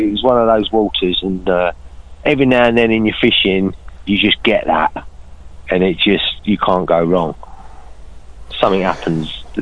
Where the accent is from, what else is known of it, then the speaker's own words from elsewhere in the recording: South East England, United Kingdom; obviously, initially I'm from Kent. I fished a lot of Kent waters when I was sort of going through the ranks